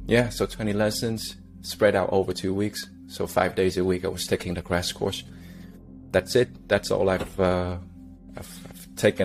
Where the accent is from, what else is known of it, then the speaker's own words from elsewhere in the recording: Ho Chi Minh City, Vietnam; moved away as an adult; now in Netherlands; I come from Vietnam, specifically Ho Chi Minh City, from the south. I was born and raised there 100%. I came to the Netherlands like 10 years ago.